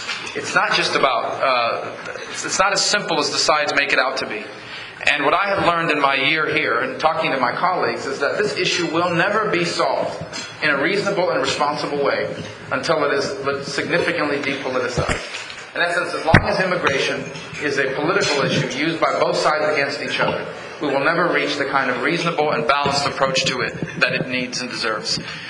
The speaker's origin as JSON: {"language": "English", "town": "Miami", "region": "Florida", "country": "United States", "tie": "born or raised there", "said": "The majority leader of the Senate wrote an op-ed in the Miami Herald, my hometown paper, criticizing my idea."}